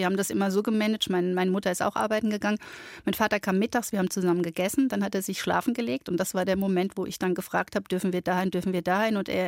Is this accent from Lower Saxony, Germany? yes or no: yes; Lower Saxony, Germany; Und Niedersachsen, wo ich herkomme, liebe ich auch.